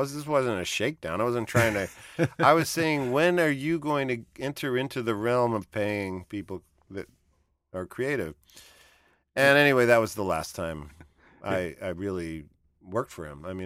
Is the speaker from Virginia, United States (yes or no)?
no; New York City, New York, United States; But I grew up with that in New York City.